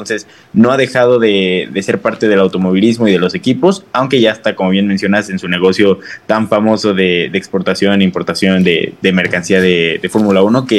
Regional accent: Mexico; mexicanos somos los principales consumidores de este tipo de mercancía

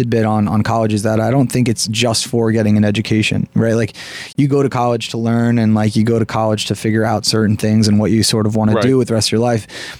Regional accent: Bridgewater, New Jersey, United States; Yeah. So I'm from Bridgewater. So it's like, what is it, an hour north or south of here?

